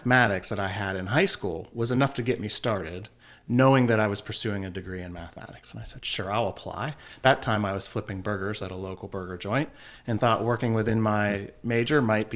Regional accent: Erie, Pennsylvania, United States; So I am born and raised in the Erie area and a graduate of Cathedral Prep High School.

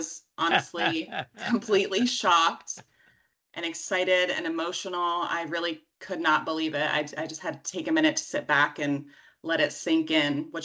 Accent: South Williamsport, Pennsylvania, United States; Yeah, so I grew up in the South Williamsport area with the Susquehanna River flowing right alongside my town.

